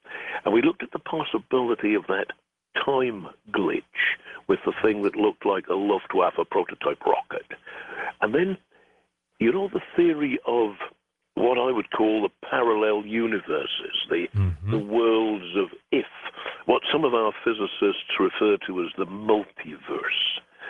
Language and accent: English; East of England, United Kingdom; now in Wales, United Kingdom; being an Englishman from Norfolk on the opposite side of the country